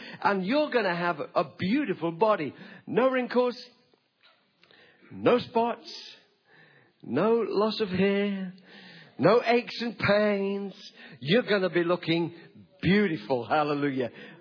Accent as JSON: {"language": "English", "region": "England", "country": "United Kingdom", "said": "I'm English. I'm a citizen of Great Britain. And I'm a citizen of Australia."}